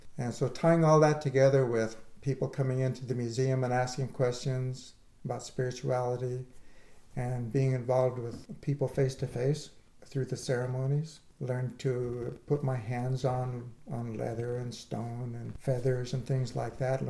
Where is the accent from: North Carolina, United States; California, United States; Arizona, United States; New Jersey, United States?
California, United States; I'm from Amamutsun culture, but also intertribal culture